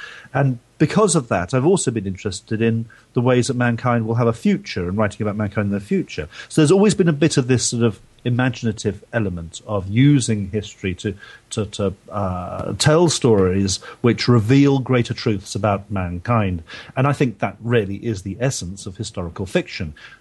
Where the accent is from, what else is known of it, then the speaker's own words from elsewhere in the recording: London, United Kingdom; I grew up in south of London before that.